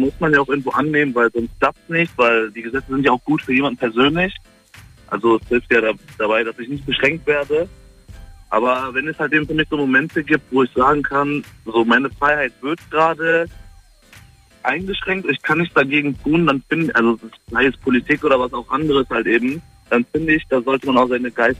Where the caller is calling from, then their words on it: Düsseldorf, North Rhine-Westphalia, Germany; Düsseldorf.